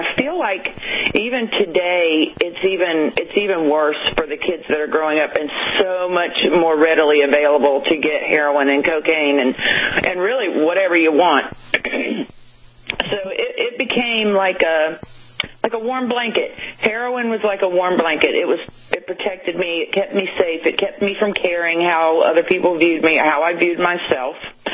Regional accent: Wilmington, North Carolina, United States; born or raised there

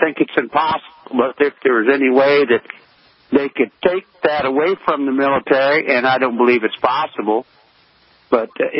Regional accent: California, United States; I grew up in Bay Area, so I'm a Frisco fan.

